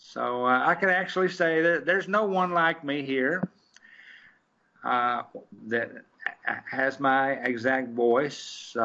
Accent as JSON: {"language": "English", "town": "Knoxville", "region": "Tennessee", "country": "United States", "tie": "born or raised there", "said": "You may be able to detect in my accent that I'm an old Knoxville boy."}